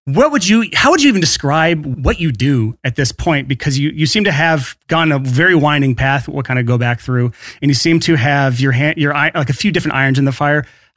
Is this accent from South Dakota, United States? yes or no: no; Alabama, United States; Because here's the thing in the South here, like I'm from Alabama. In the South, we don't go straight to business.